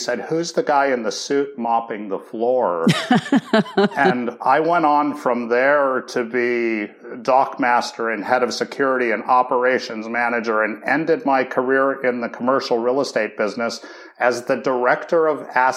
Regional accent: Duluth, Minnesota, United States; You know, I grew up in Duluth, Minnesota. I was one of six kids

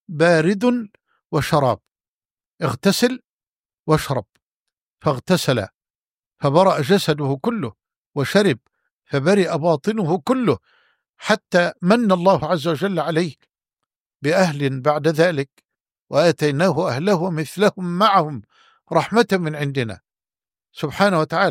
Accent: Egypt; بقصة رجل عندنا في مصر

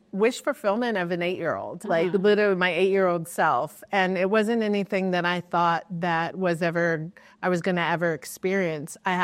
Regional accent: New York City, New York, United States; born there; I was born in New York City in the West Village at the time when … was living in the West Village

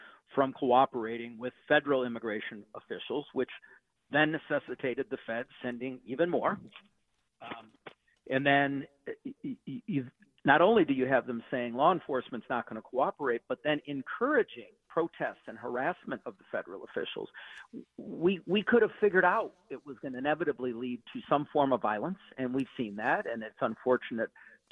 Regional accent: East Lansing, Michigan, United States; and I'm a Western Michigan grad, but I grew up in East Lansing.

